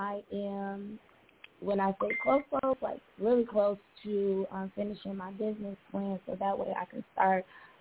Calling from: Minneapolis, Minnesota, United States; I am calling from Minneapolis.

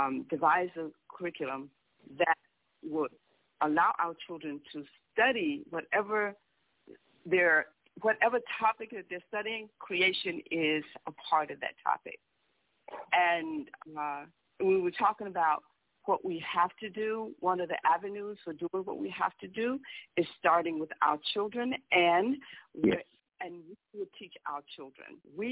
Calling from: Miami, Florida, United States; I'm calling from Miami, Florida.

